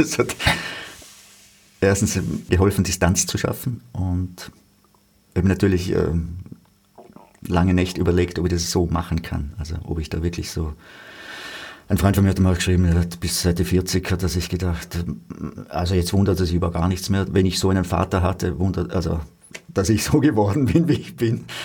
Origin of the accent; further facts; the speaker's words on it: Feldkirch, Vorarlberg, Austria; gerade auch in Feldkirch, wo ich her bin